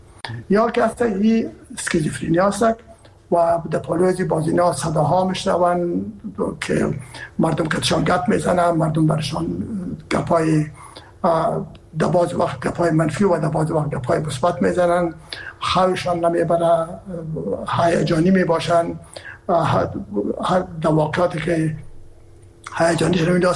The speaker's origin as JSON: {"language": "Persian", "region": "Herat", "country": "Afghanistan", "said": "ما که هستم از هرات هستم و پدر و مادر بعد هرات هستن"}